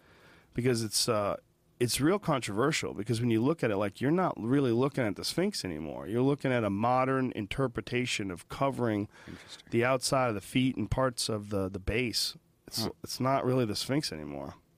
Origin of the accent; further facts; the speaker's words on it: United States; That's the cool thing about being American. We're so fucking badass. Other countries speak our language.